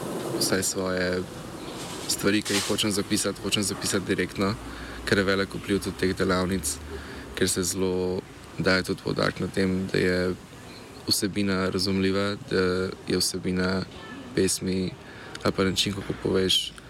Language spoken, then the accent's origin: Slovenian; Kamnik, Central Slovenia, Slovenia; Ja, iz Kamnika sem.